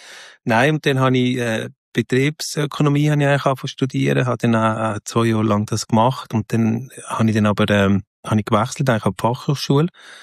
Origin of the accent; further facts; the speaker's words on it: Lucerne, Switzerland; Und ich bin eigentlich im Raum nach Luzern aufgewachsen, ja, in so einem Dialekt.